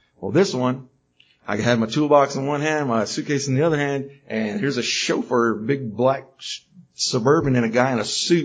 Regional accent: United States; He was explaining to me that I'm American, so everyone's going to expect me to have money.

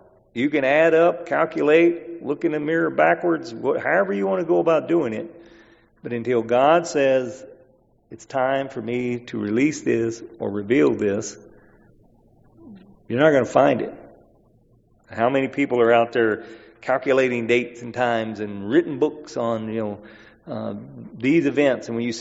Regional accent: the South, United States; Growing up in the South, there's two types of snakes that are called, or they look like a coral snake.

